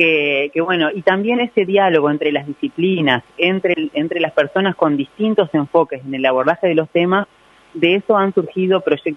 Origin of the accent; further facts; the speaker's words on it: Paysandú, Uruguay; Para los que somos de Paysandú